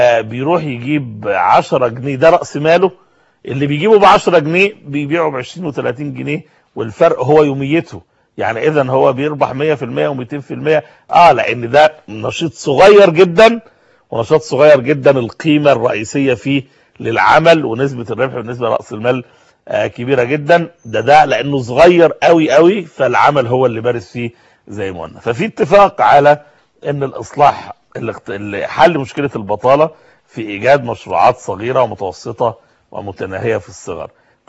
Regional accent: Egypt; إن ممكن حد عندنا في مصر هنا يمكن النموذج ده واضح جدا

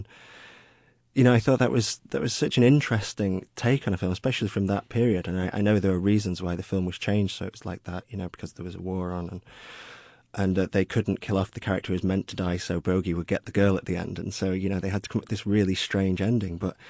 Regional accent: Glossop, East Midlands, United Kingdom; I'm originally from Manchester, England. Well, I'm from a town called Glossop, about 20 minutes out of Manchester.

